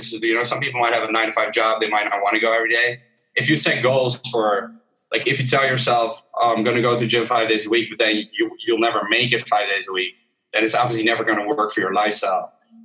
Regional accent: Netherlands; first language Dutch; English is a second language; So we launched the Dutch one first and then English after, because Dutch is my main language, my first language.

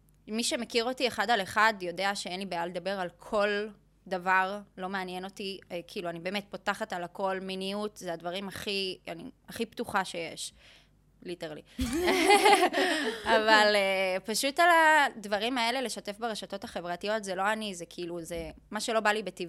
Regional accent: Jerusalem, Jerusalem District, Israel; חד משמעית לא, גדלתי בבית מרוקאי, את יודעת ירושלמי כזה, של משפחה רגילה, כאילו מסורתית

